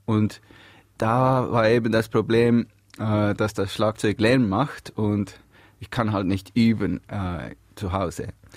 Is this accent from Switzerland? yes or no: yes; Biel, Bern, Switzerland; wo ich aufgewachsen bin, im Mösli-Quartier in Biel.